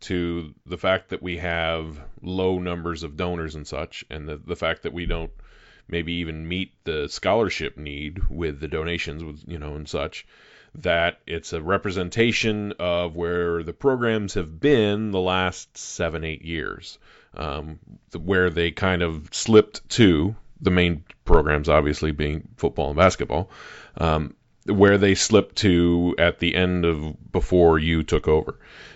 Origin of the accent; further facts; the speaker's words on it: Illinois, United States; I grew up in the metro east of St. Louis. I grew up on the Illinois side, on the correct side of the river.